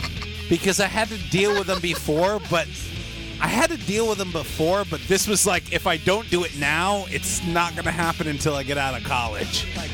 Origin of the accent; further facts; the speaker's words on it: New Hampshire, United States; From someone growing up in New Hampshire, she smelled like a desert fucking goddess.